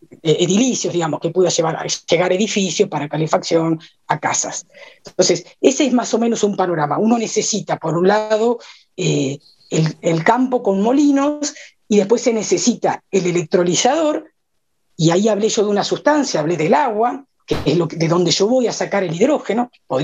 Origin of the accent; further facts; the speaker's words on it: Argentina; Eso no nos tiene que molestar como argentino